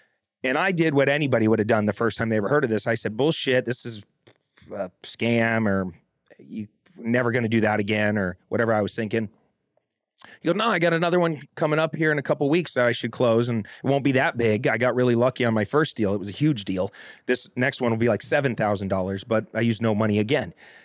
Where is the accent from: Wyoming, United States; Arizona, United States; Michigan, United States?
Arizona, United States; I'm a dumbass from Arizona who joined the Navy and gets on a ship and throws up all over the place.